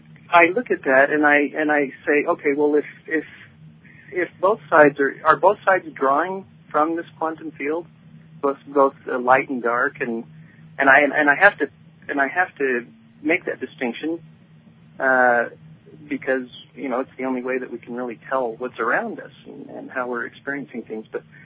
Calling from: Salt Lake City, Utah, United States; Yes, this is … I'm calling from Salt Lake City.

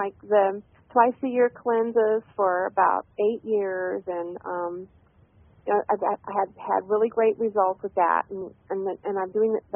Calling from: Houston, Texas, United States; from Houston. Houston, Texas, and I was listening in, and it's this wonderful show.

